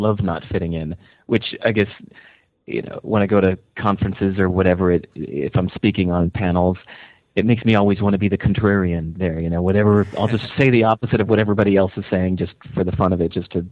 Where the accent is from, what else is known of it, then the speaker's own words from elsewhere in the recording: Hinsdale, Illinois, United States; So in growing up in Hinsdale, Illinois, I was propelling away from, the slacker, ex-musicians that compromised and got a boring, dumb job.